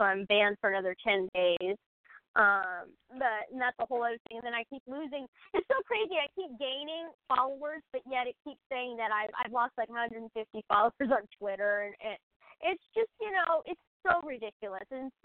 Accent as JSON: {"language": "English", "country": "United States", "said": "I'm thankful that I'm an American."}